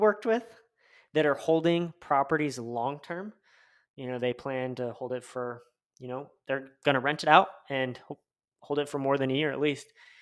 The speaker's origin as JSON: {"language": "English", "town": "Tucson", "region": "Arizona", "country": "United States", "tie": "born or raised there", "said": "I mean, I'm born and raised in Tucson, Arizona, and I use this and I kind of click around"}